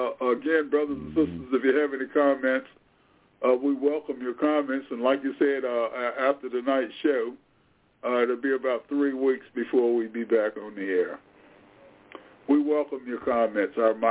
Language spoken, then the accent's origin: English; Anacostia, District of Columbia, United States; So like you said, I was raised in Anacostia. I went to Anacostia in 1960, around 1963.